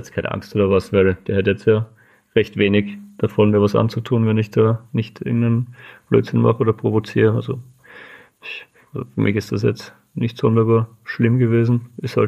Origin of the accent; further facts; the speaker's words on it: Klosterneuburg, Lower Austria, Austria; Also ich bin aus Klosterneuburg bei Wien